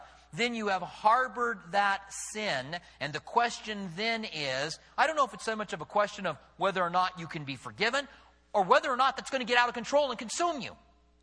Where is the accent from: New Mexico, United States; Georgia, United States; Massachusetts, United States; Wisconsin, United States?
New Mexico, United States; Albuquerque; When I was a teenager, I assume it's the same everywhere, growing up in Albuquerque.